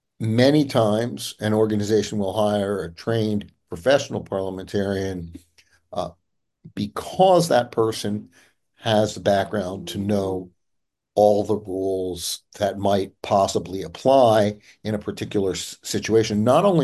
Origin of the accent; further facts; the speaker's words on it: Dedham, Massachusetts, United States; I'm a long-term member and past chair of the Commission of Trust Funds in my hometown of Dedham, Massachusetts, which is an elected position.